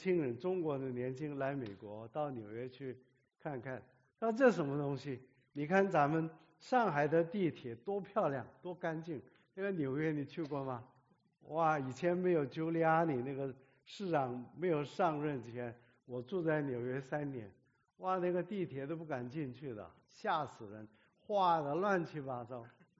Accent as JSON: {"language": "Chinese", "country": "South Korea", "tie": "born or raised there", "said": "我在韩国长大，刚没长没多久呢，8岁的时候这个韩战爆发"}